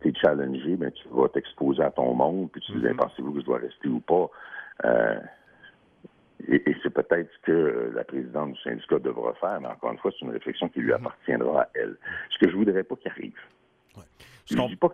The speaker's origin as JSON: {"language": "French", "region": "Quebec", "country": "Canada", "said": "On est passé de Canadiens français, dont les plus gros jobs, c'était d'être notaire, avocat, médecin ou curé. Hein. Ouais. Puis on est devenu une nation pleinement affirmée."}